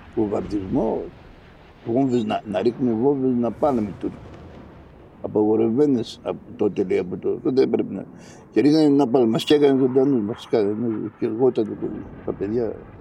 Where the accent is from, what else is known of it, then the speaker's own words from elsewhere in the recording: Crete, Greece; Είμαι από τα Καλωδιάντα της Κρήτης, Καλωδιάντα Χανίων Κρήτης. Γεννημένος το 1953.